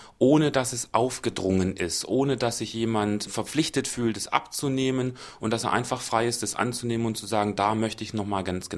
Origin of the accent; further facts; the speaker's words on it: Baden-Württemberg, Germany; so würde ich es als Schwabe immer ganz gerne sagen.